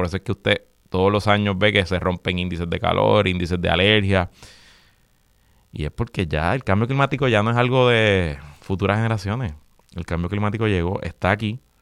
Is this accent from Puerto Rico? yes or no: yes; Puerto Rico; Siempre ha habido sargazo en nuestras playas, somos un país caribeño